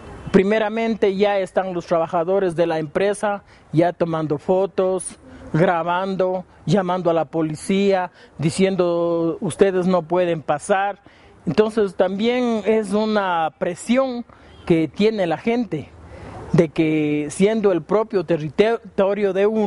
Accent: Cotacachi, Imbabura, Ecuador; vengo de la zona de Intag, Cantón Cotacachi.

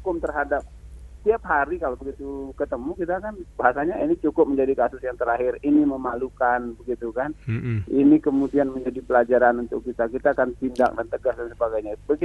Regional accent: Aceh, Indonesia; di kampung saya ini ada proyek besar nih

